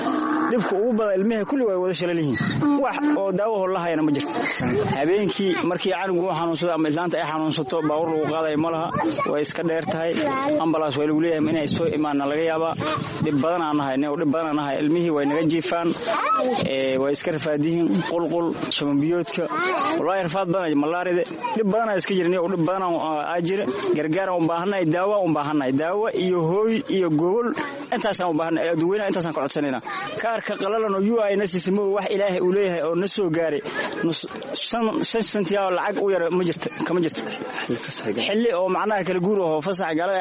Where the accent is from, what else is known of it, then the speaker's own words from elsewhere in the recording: Middle Juba, Somalia; waxaan ka imaaday jubada dhexa meel xagar la yiraahda lixdan cashaa meeshaan deganahay